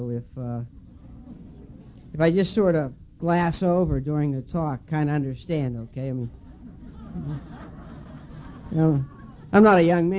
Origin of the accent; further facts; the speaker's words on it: United States; born there; And I was born in the Ohio Valley, and just down the river from Pittsburgh